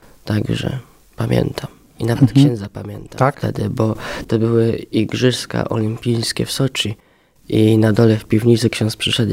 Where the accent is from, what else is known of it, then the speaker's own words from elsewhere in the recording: Janków Przygodzki, Greater Poland Voivodeship, Poland; tak naprawdę pochodzę tam z parafii świętego Józefa w Jankowie Przygodzkim, tam przyjąłem wszystkie sakramenty, te podstawowe wtajemniczenia chrześcijańskiego.